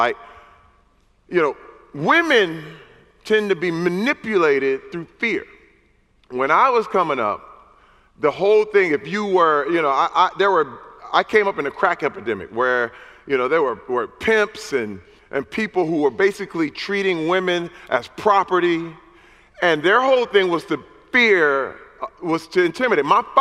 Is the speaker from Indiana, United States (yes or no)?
no; Flint, Michigan, United States; You know, I came up from Flint, Michigan. I was an athlete. I played 7 years in the NFL. Flint, Michigan was a very depressed area.